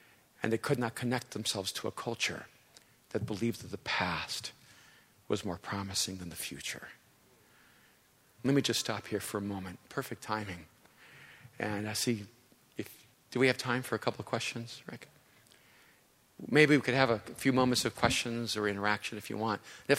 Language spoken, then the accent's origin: English; El Salvador; And I'm from El Salvador. I'm an immigrant. Got in on time, in time.